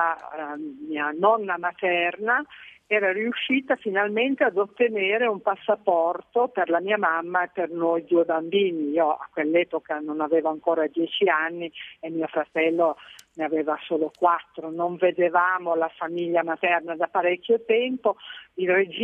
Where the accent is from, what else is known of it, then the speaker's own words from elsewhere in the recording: Hungary; io sono nata e cresciuta in Ungheria durante la guerra, e poi abbiamo anche vissuto i primi anni dello stalinismo